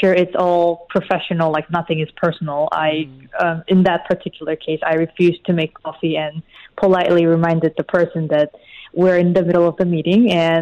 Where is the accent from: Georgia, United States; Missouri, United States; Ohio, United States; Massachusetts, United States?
Missouri, United States; Kansas City; also born or lived in South Korea; I was born in South Korea, and then I grew up in Kansas City, where it's, you know, middle of nowhere.